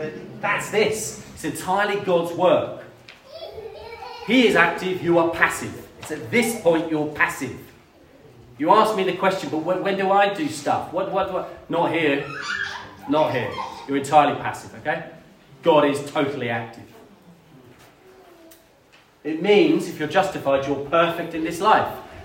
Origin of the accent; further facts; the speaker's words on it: East of England, United Kingdom; I come from Norfolk, Norwich City